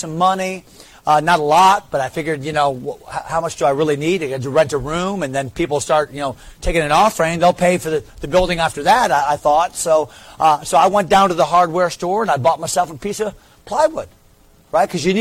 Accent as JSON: {"language": "English", "region": "Connecticut", "country": "United States", "said": "I went back to Connecticut. I'm from Connecticut. I went back to Connecticut to start a church."}